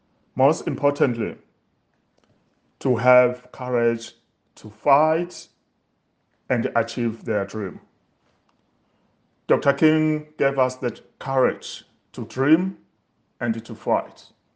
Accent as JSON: {"language": "English", "country": "Eswatini", "lives_now": "Australia", "said": "I am from Swaziland, living in exile in Australia."}